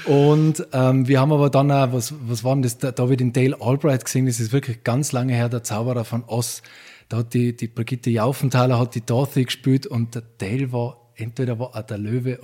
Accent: Alpbach, Tyrol, Austria; ich bin hier aufgewachsen in Tirol, in Alpach, das ist ein ganz ein kleines, überschaubares Bergdorf hier.

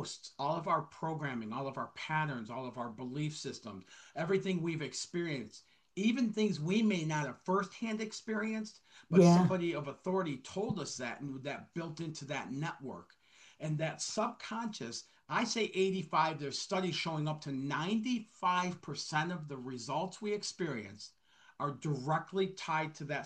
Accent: Detroit, Michigan, United States; I grew up in Detroit, Michigan, in a very low income family and stuff.

